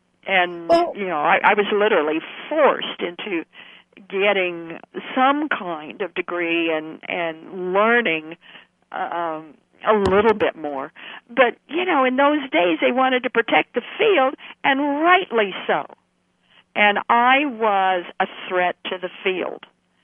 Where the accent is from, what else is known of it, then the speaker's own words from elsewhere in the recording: Idaho, United States; You know, I was, well, heaven's sake, I was from Idaho.